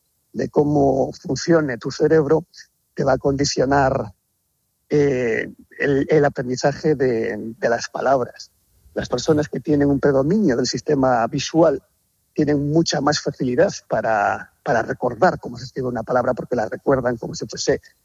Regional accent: Galicia, Spain; yo soy gallego

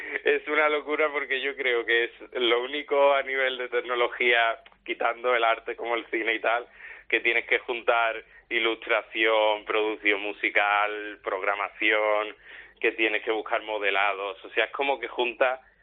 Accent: Seville, Andalusia, Spain; pero somos de Sevilla

